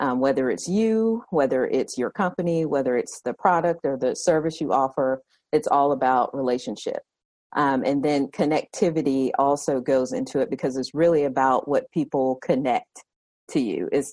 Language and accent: English; Southern United States, United States; accent: Southern; I am definitely Southern, if you can't hear it in my accent.